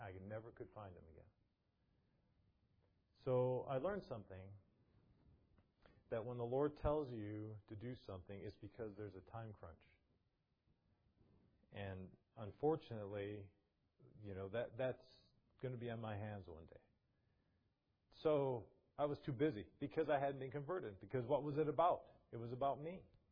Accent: Chicago, Illinois, United States; I was from Chicago.

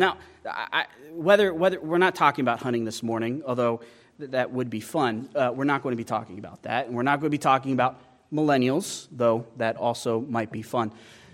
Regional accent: Wyoming, United States; Now, I could say that because I'm from Wyoming. You can't say that unless you're from Wyoming.

